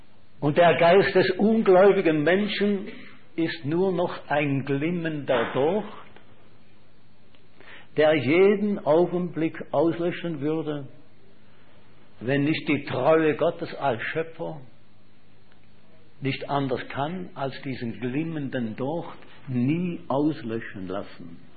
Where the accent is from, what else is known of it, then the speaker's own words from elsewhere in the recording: Schaffhausen, Switzerland; Wir in Schaffhausen, ich bin Schaffhauser dort aufgewachsen